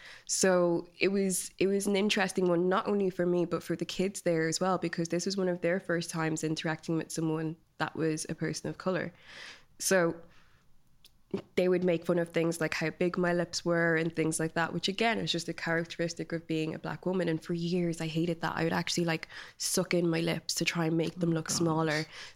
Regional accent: London, United Kingdom; born there; even though I'd lived in England, I was born in England

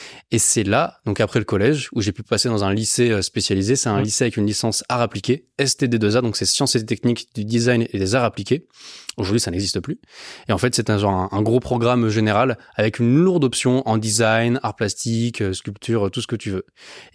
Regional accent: Paris, Île-de-France, France; J'ai grandi donc à Paris, dans le 15e, là où je vis toujours chez mes petits-parents.

